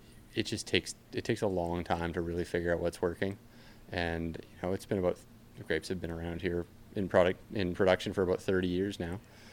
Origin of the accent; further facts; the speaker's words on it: Naramata, British Columbia, Canada; I'm from Naramata originally.